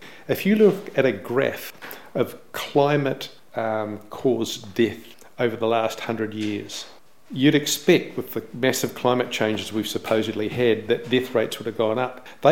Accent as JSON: {"language": "English", "town": "Balclutha", "region": "Otago", "country": "New Zealand", "tie": "born there", "said": "My heritage was Dutch, even though I was born in Balclutha."}